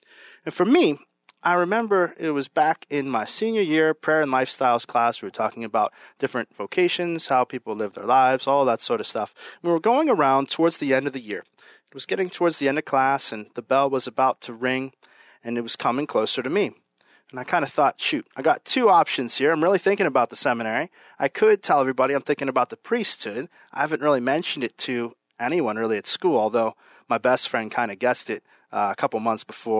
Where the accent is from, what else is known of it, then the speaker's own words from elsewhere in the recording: Westview, Pennsylvania, United States; That really inspired me as a young person growing up in Westview, where I'm from, just north of Pittsburgh.